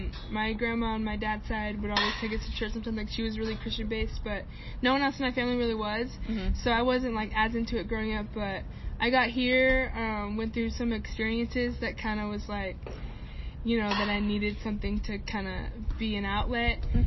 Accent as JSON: {"language": "English", "region": "Arizona", "country": "United States", "tie": "born or raised there", "said": "So, like, I grew up around Arizona."}